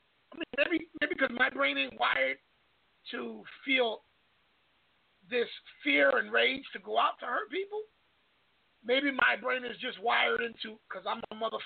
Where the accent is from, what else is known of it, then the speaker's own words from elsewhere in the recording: Bronx, New York, United States; And I was born and raised in the Bronx. And the niggas I grew up with, I've watched niggas slice niggas' faces.